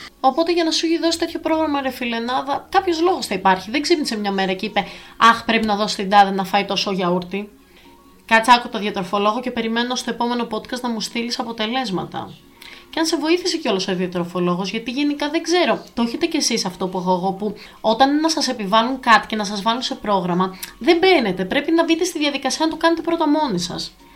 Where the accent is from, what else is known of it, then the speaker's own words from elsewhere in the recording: Crete, Greece; όπως λένε στο χωριό μου, σπαρταράνε. Και ποιο είναι το χωριό μου, η Κρήτη.